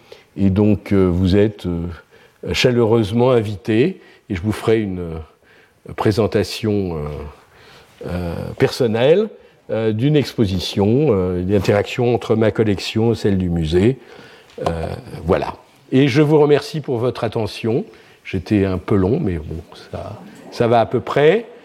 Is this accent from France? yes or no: yes; Grand Est, France; Alors, je suis alsacien, et les asperges, en ce moment, c'est très important en Alsace.